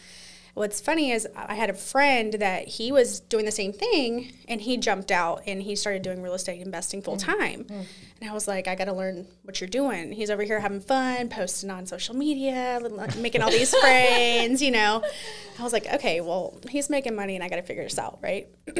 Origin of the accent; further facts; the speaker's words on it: Arlington, Texas, United States; Well, I was born and raised in Arlington, Texas.